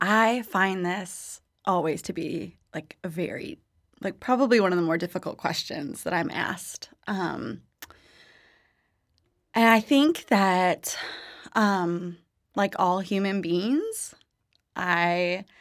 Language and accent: English; St. Louis, Missouri, United States; So I grew up in St. Louis, Missouri, in an area called University City, which is down the street from Wash U